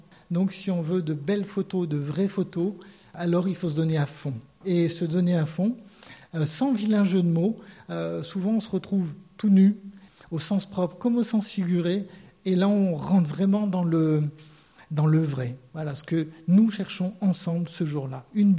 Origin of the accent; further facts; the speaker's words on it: Vif, Auvergne-Rhône-Alpes, France; now in Gap, France; Je suis natif de Vif, qui est à une vingtaine de kilomètres de Grenoble.